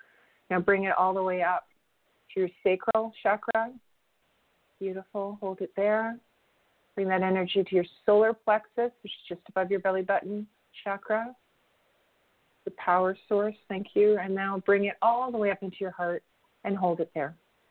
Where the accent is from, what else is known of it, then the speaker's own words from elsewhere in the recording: Sault Ste. Marie, Ontario, Canada; I mentioned that I'm from Sault Ste. Marie. Sault Ste. Marie is in the Robinson-Huron Treaty territory